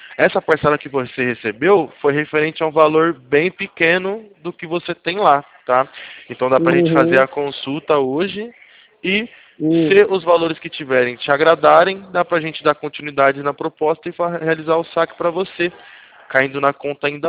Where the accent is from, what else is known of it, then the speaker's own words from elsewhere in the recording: São Carlos, São Paulo, Brazil; Eu sou daqui de São Carlos, da Polpacred.